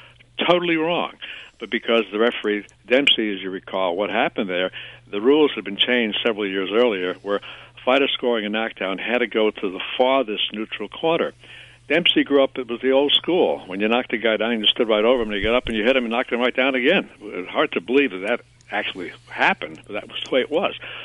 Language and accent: English; Stamford, Connecticut, United States; I grew up in Stanford, and he lived in North Stanford on his magnificent estate, 200 acres.